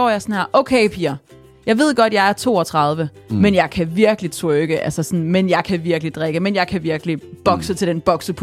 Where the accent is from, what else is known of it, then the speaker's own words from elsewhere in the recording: Nørresundby, North Jutland, Denmark; jamen jeg kommer fra Nørresundby